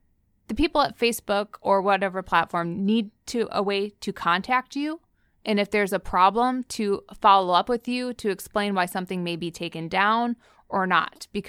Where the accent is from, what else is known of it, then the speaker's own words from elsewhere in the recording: Michigan, United States; You mentioned I grew up in Michigan